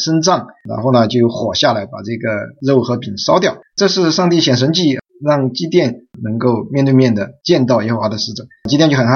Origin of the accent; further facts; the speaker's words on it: South China, China; 我是南方人，可能发不好哈